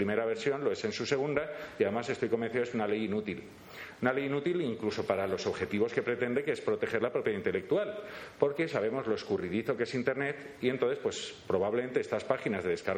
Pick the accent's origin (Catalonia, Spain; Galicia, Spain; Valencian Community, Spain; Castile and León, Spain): Valencian Community, Spain; Valencia; No, yo vengo de Valencia